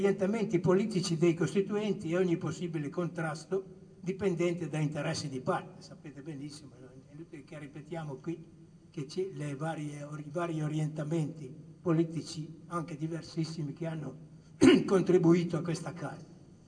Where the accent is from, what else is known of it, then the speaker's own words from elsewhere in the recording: Liguria, Italy; soprattutto dalle mie parti. La provincia di Imperia